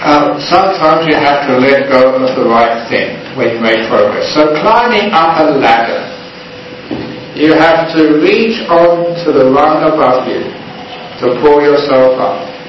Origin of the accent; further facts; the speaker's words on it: England, United Kingdom; In our cultures, we started off, in my culture, England, we started off as the English were superior to everybody else.